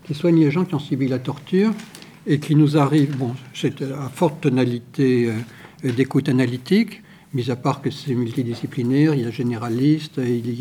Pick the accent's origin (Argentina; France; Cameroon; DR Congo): France; c'est pas si simple que ça, et même chez nous en France.